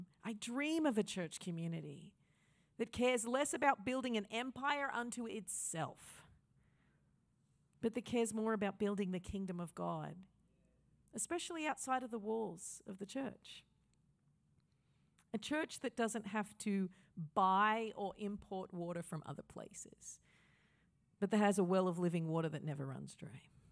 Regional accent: Australia; moved away; I'm an Australian originally.

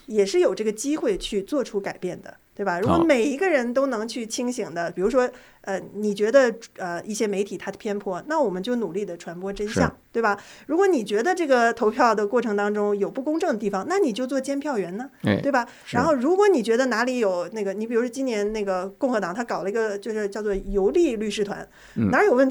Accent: China; moved away; 作为从中国大陆移民来的朋友

